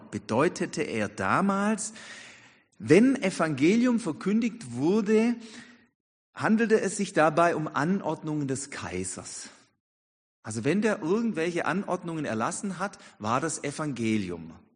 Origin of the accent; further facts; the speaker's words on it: Ditzingen, Baden-Württemberg, Germany; für mich meine alte Heimatstadt, weil ich hier ja groß geworden bin.